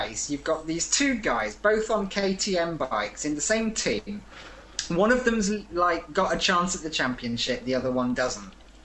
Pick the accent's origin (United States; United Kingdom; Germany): United Kingdom; Cooked, please. I'm British. You cook it. I'll eat it.